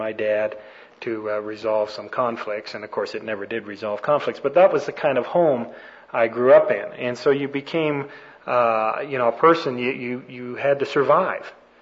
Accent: Toronto, Ontario, Canada; I was born and raised in Canada, in the area of Toronto, Ontario, which is north of Buffalo, about 90 miles, or right across the lake from Cleveland.

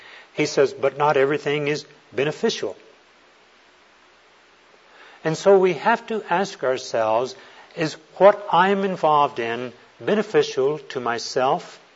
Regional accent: Texas, United States; I grew up down in Texas where the rite of passage into manhood was to play football.

